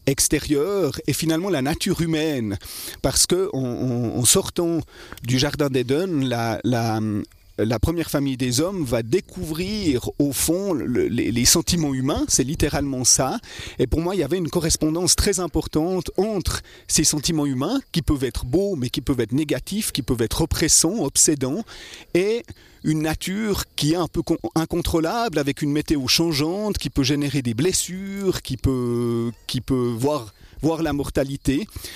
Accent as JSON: {"language": "French", "town": "Blonay", "region": "Vaud", "country": "Switzerland", "tie": "born or raised there", "said": "Alors, je suis né dans la région. J'ai grandi à Blonay, dans la maison de mes parents qui habite toujours"}